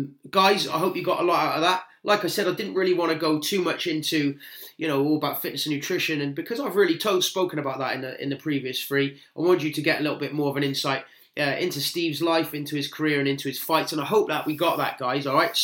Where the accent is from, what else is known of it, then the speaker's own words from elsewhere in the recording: Cardiff, Wales, United Kingdom; And if you live in Cardiff, my hometown, the Vale of Glamorgan or Liverpool, then we got boot camps for you.